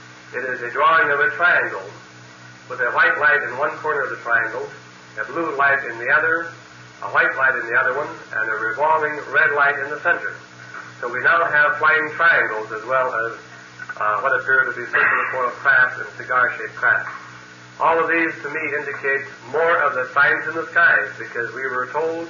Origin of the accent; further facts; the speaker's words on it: Woodland, Washington, United States; So I went ahead and lectured in my hometown of Woodland, Washington, having one meeting in a range hall there and a second meeting in a private home.